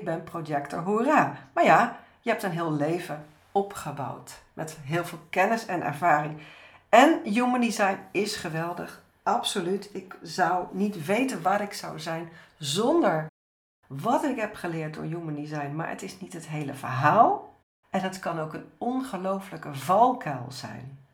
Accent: Scheveningen, South Holland, Netherlands; En met mijn voeten in het zand op het strand van Scheveningen, het was een prachtige dag. Ja, maakte ik ook een reis door de omgeving waar ik voorheen woonde, waar ik ben opgegroeid.

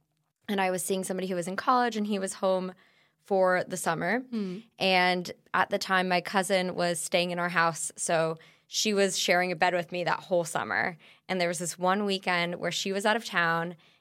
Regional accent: Maryland, United States; I grew up outside Washington, D.C. in Maryland.

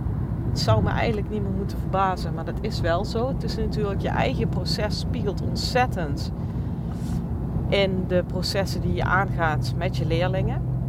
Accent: North Holland, Netherlands; ik kom uit West-Friesland. Dus bij OWF Venhuizen.

